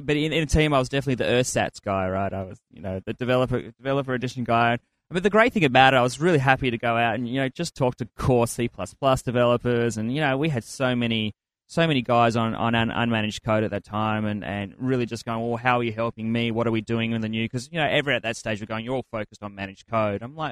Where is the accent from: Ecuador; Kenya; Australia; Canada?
Australia; moved away as an adult; now in United States; from the accent, you probably heard that I came from Australia